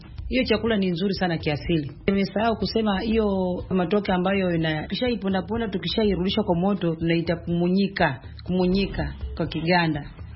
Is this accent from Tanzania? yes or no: no; Uganda; now in Kenya; Nimetoka Uganda lakini nimeolewa huko Kenya.